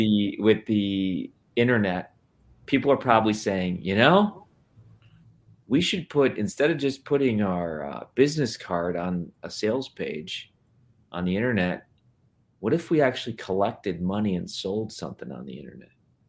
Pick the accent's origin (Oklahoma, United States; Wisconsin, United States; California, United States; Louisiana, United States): Wisconsin, United States; Well, that's interesting, because I am from Wisconsin, and there is a joke.